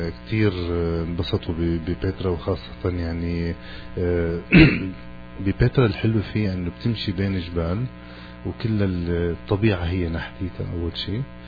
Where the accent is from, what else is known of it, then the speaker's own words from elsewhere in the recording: Syria; انا من سوريا،